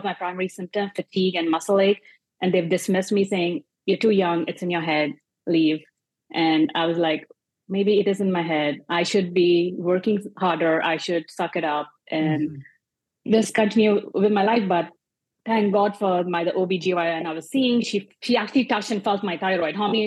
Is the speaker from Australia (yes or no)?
no; India; English is a second language; moved away as an adult; now in United States; I'm an Indian immigrant. This year marks year 20 in the US. And I spent a couple of years in Pittsburgh.